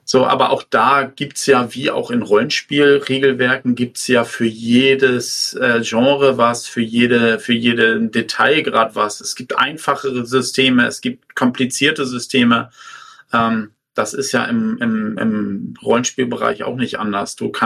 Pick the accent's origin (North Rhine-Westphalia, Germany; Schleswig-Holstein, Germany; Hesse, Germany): Schleswig-Holstein, Germany; Lentförden; komme aus Lentförden in Schleswig-Holstein, bin jetzt 48 Jahre alt, verheiratet, zwei Kinder